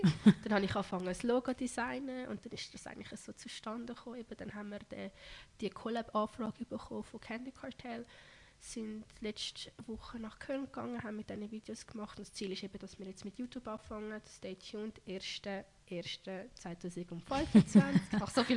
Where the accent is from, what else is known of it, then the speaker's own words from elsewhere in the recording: Zurich, Switzerland; Ich bin auch stolze Zürcherin.